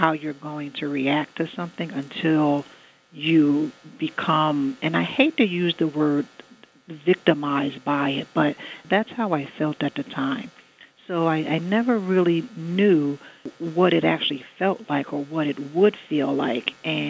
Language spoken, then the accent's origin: English; New Jersey, United States; At this point, I like to interject that I'm born and raised in New Jersey, and right around the time when I'd moved down to Florida